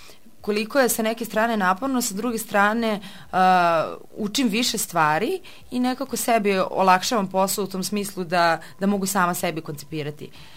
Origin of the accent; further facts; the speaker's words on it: Kraljevo, Šumadija and Western Serbia, Serbia; now in Kosovska Mitrovica; ja i obzirom da nisam iz Kosovske Mitrovice, iz Kraljeva sam, ovde stanujem u studentskom domu